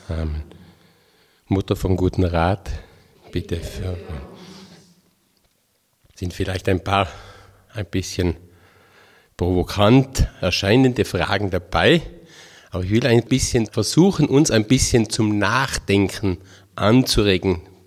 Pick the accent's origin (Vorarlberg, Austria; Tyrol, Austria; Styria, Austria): Tyrol, Austria; born there; also born or lived in Poland; Ich bin ein gebürtiger Tiroler. Manche erkennen es. Manche halten mich für einen Schwaben oder sonst irgendeinen Exoten. Ich weiß es nicht. Aber ich bin ein Tiroler.